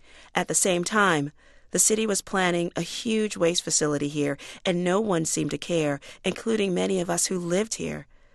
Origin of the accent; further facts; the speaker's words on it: New York City, New York, United States; Today, when I say I'm from the South Bronx, I stand up straight. This is home, and it always will be.